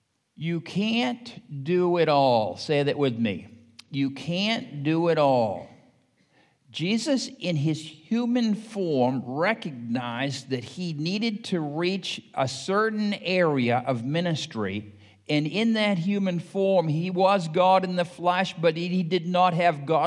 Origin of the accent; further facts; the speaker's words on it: United States; But for me, I love America. And as an American, I am a little bit prejudiced about my country.